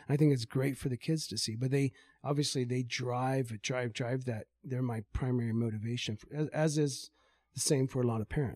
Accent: Indiana, United States; Oh, so I grew up in Indiana, middle of Indiana. I was the son of a fundamentalist Baptist preacher.

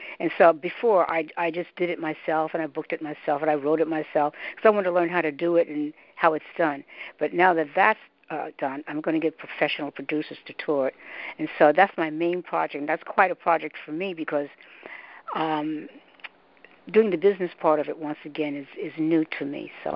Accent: Northern United States, United States; Well, I was raised in the North, and we didn't get black history or Negro history, so I didn't know about it.

